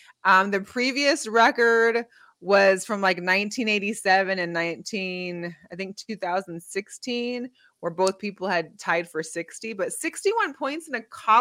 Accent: Seattle, Washington, United States; growing up in Seattle, we're so close to Vancouver, BC.

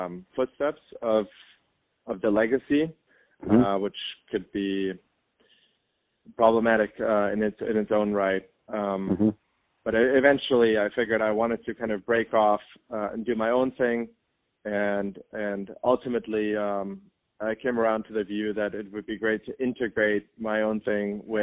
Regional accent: Germany; Okay, so I was born and raised in Germany, and my family originally comes from the east of Germany

